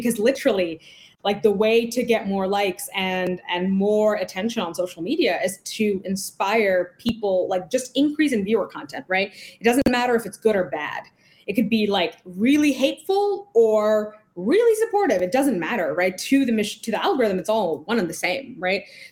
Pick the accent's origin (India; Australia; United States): India; born there; I was born in the global South. So I was born in India, but the communities I come from are two very different communities. My dad is Afro-Indian Hindu and my mom's like a South Asian minority Muslim.